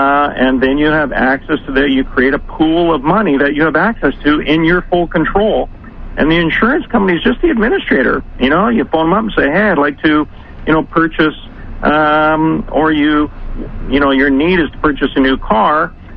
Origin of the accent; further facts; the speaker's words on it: Canada; now in United States; I'm Canadian as well, but then moved to the United States and was first introduced to it in the United States.